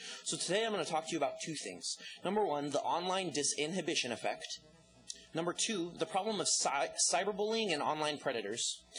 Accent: Ellensburg, Washington, United States; I'm from Ellensburg, Washington.

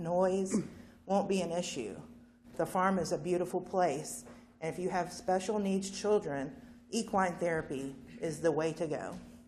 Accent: Merrimack, Virginia, United States; My grandfather worked in the Merrimack mines, and I grew up in Merrimack.

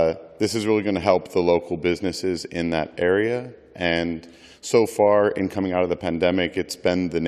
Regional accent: San Francisco, California, United States; Born and raised in San Francisco and a business owner in the Castro District

